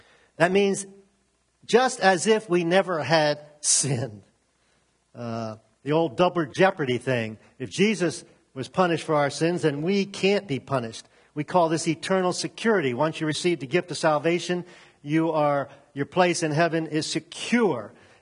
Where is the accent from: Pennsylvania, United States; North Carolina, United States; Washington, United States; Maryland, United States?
Maryland, United States; Glen Burnie; I grew up in Glen Burnie. We have a Glen Burnieite here with us this morning. And moved to this area in 1975.